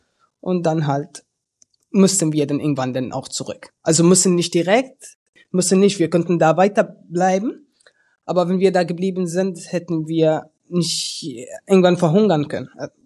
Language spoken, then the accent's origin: German; Syria; now in Germany; Ich komme ursprünglich aus Syrien.